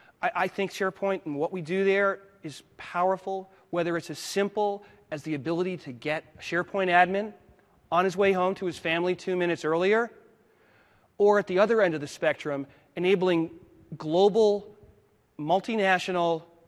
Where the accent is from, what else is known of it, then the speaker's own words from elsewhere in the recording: Boston, Massachusetts, United States; I'm from Boston, Mass. How many of you are from Boston?